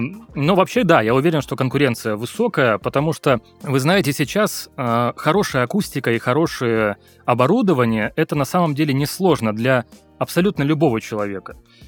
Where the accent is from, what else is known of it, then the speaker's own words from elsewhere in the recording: Far North, Russia; Я сам вообще с Крайнего Севера, да, у нас помимо авиасообщения можно товар доставить либо по Зимнику, да, по Оби